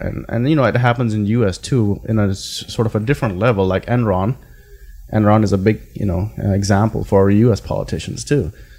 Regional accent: Pakistan; as a Pakistani, we can fight two fights at the same time.

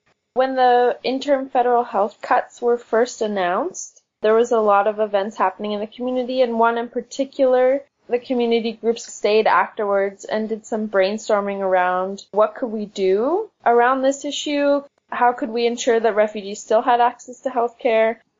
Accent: Vancouver, British Columbia, Canada; I'm also from Vancouver.

